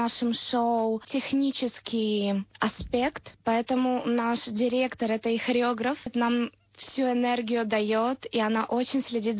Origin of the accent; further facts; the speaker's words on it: Chișinău, Moldova; moved away as an adult; now in Athens, Greece; Я из Кишинева, из Молдавии. Там я прожила до 18 лет. И потом я переехала в Грецию, в Афины.